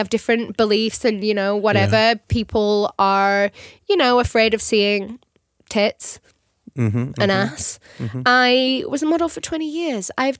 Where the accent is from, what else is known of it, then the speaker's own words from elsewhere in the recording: Northern England, United Kingdom; I'm English, number one.